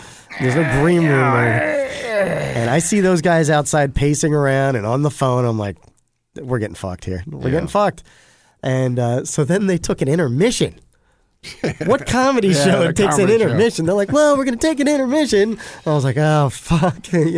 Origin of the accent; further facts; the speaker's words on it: Atlanta, Georgia, United States; And I said, hey, we're up from Atlanta.